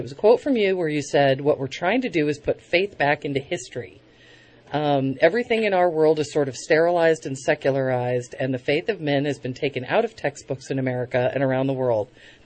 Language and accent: English; Eastern United States, United States; But I grew up in the East